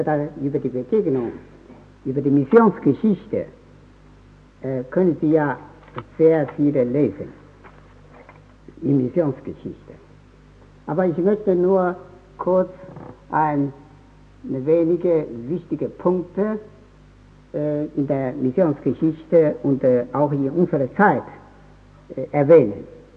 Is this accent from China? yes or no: yes; China; weil ich als Chinesin dazu neige, die historische Betrachtung dieser Phänomene durch die abendländische Wissenschaft eine gewisse Einseitigkeit zu verdächtigen